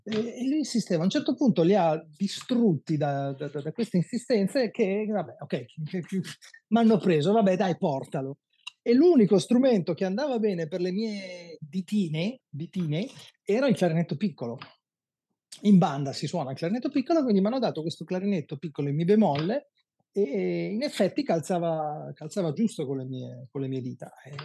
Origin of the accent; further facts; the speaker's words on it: Trentino-Alto Adige, Italy; io sono originario del Trentino Alto Adige